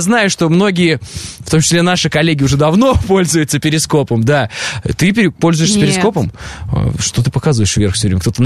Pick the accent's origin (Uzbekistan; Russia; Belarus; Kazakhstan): Kazakhstan; вы из Казахстана, я из Казахстана, это наша общая земля.